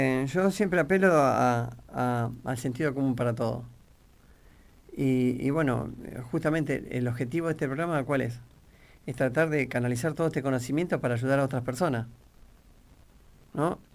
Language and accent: Spanish; Argentina; Yo soy argentino